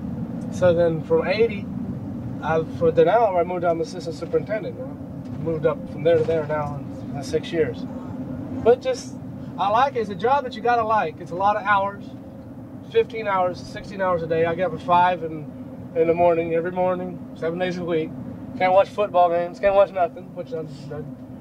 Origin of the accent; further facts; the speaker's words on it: Connecticut, United States; born there; I wasn't over there. I was born in Connecticut.